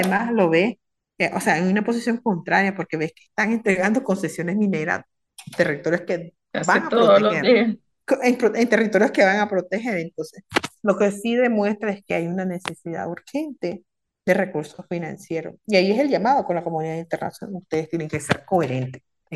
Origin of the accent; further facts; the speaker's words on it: Nicaragua; Y como nicaragüense, yo me siento avergonzada